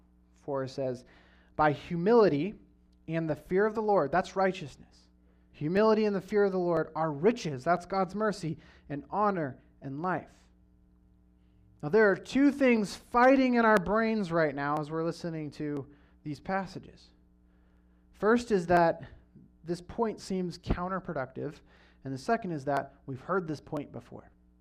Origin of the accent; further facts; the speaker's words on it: California, United States; I grew up in the Central Valley near Fresno. We have good Mexican food in the Central Valley, and I grew up hating Mexican food.